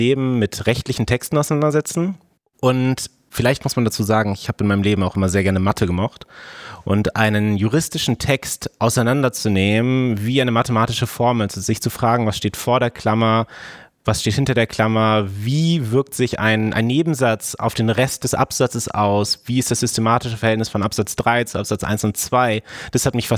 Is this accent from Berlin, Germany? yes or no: no; Buchholz, Lower Saxony, Germany; Das ist südlich von Hamburg, mitten in Lüneburger Heide.